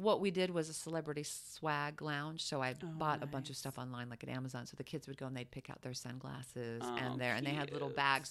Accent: Salt Lake City, Utah, United States; Yeah. I grew up in Salt Lake City, Utah.

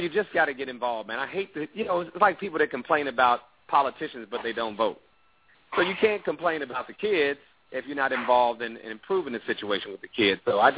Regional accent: Chicago, Illinois, United States; I'm a Chicago boy, so I'm a Southsider from Chicago

